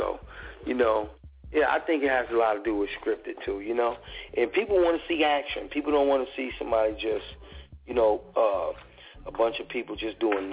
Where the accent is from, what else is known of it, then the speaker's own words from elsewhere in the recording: Connecticut, United States; Actually, I'm from Connecticut, so you know, I'm calling some Connecticut artists, some New York artists